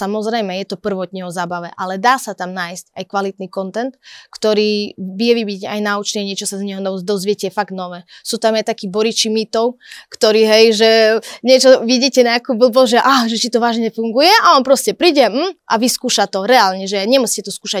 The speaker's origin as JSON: {"language": "Slovak", "region": "eastern Slovakia", "country": "Slovakia", "said": "hlavne u nás na východe, tak to ešte bližšie. Rusnáci to úplne, hej, niektoré slova majú. Teraz my napríklad na východe, na východnom Slovensku je dosť veľa Ukrajincov"}